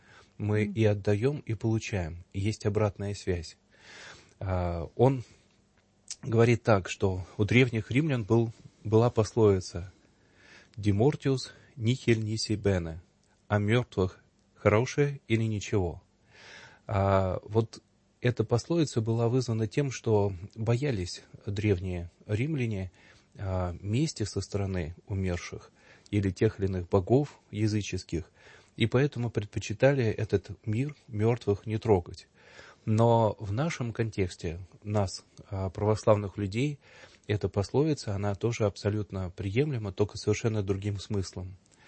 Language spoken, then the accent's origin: Russian; Voronezh, Voronezh Oblast, Russia; Я вырос в Воронеже